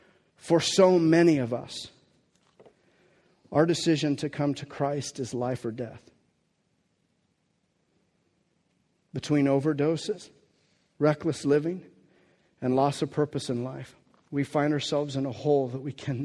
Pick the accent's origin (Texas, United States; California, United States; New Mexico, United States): California, United States; Riverside; I'm not from Oregon. In fact, I had never been to Oregon until I came to Teen Challenge. I'm from Riverside, California, in SoCal. That's where I was born and raised, in the best family a kid could ask for.